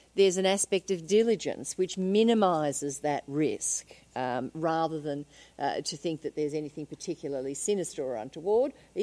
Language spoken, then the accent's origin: English; Australia; you can put the SH in front if you feel the need to remember I'm an Australian.